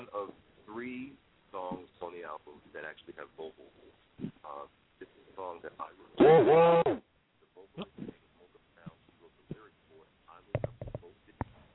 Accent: New York City, New York, United States; I got into aviation because growing up in New York City, as you're preparing for high school, you can take entrance exams for all these specialized schools throughout the city.

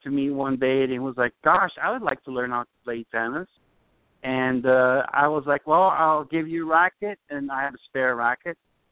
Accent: Curaçao; I'm originally from the Dutch West Indies, which is in Curacao.

